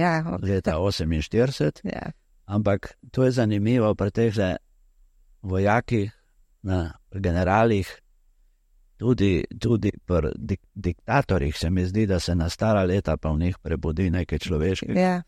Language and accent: Slovenian; Littoral, Slovenia; jaz prihajam z Primorske, kjer smo imeli izkušnje